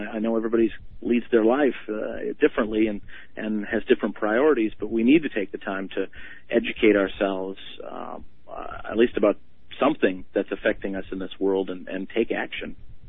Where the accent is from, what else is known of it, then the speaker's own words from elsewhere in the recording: Ely, Minnesota, United States; City I grew up in Ely, has 96% voter turnout many years.